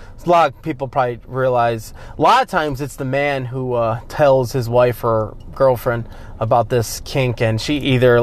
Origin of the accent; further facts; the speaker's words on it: United States; I'm from America.